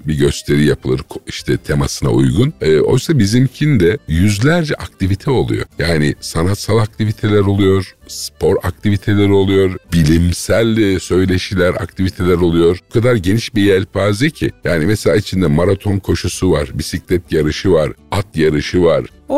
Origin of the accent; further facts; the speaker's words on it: Adana, Turkey; ben Adana'da büyüdüm. Çocukluğum, gençliğim orada geçti. Dolayısıyla da bütün anılarım neredeyse orada, Adana sokaklarında. Ve ben bir gerçek sokak çocuğuydum.